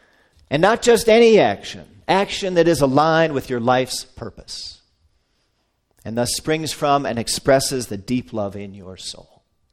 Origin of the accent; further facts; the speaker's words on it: St. Paul, Minnesota, United States; I was out with my dad on a Saturday afternoon in my hometown of St. Paul